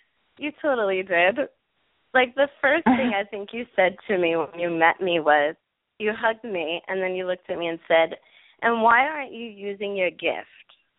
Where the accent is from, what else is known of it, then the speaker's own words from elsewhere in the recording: Brooklyn, New York, United States; accent: Brooklyn; With my Brooklyn accent, I think will cover it up a little.